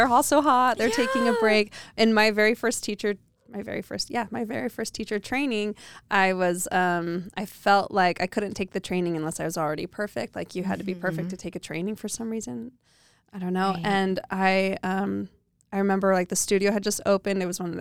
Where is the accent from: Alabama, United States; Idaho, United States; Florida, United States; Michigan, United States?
Idaho, United States; I just showed up and I'm from Idaho teaching yoga.